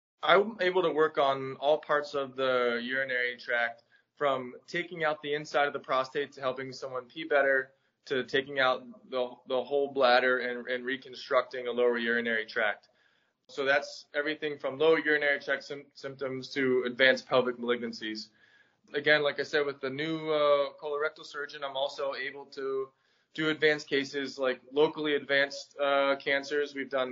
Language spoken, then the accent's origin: English; Pittsburgh, Pennsylvania, United States; I grew up just outside of Pittsburgh, PA. I went to a small high school with like 90 kids.